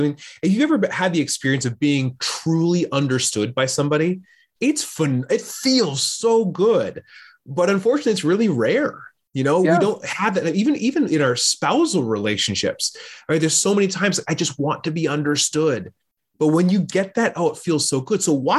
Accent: United States; I'm an American person. There's definite privilege by being an American.

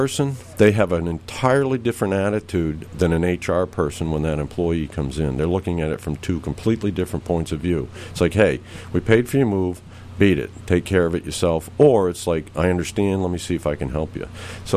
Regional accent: Brunswick, Maine, United States; also born or lived in Allagash / Fort Kent; now in Topsham, United States; Originally, I'm from Allegash, which, yes, for those of you out there, it is literally the end of the road. I was born in Fort Kent, and then I grew up in Brunswick, and my wife and I live in Topsom now.

